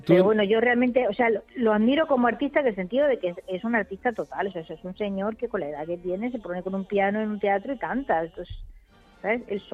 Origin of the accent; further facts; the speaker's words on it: El Borge, Andalusia, Spain; Mi pueblo, el Borges.